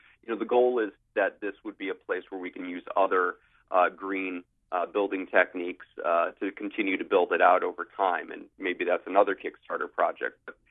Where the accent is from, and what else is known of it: Naugatuck, Connecticut, United States; born or raised there